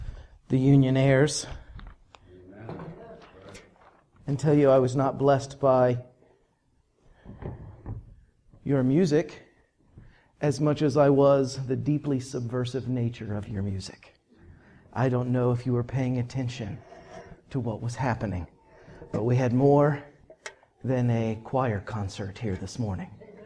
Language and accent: English; West Virginia, United States; Yeah. I'm from West Virginia.